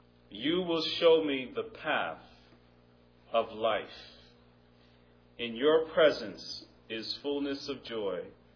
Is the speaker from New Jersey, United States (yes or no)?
yes; Newark, New Jersey, United States; born there; And I was born in Newark, New Jersey.